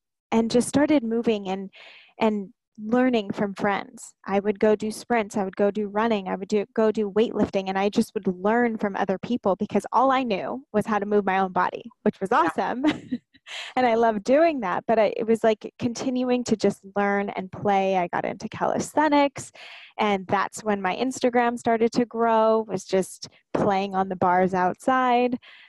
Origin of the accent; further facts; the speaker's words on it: California, United States; now in Los Angeles, United States; I am from Southern California, but about an hour and a half outside of LA, and I live in LA now.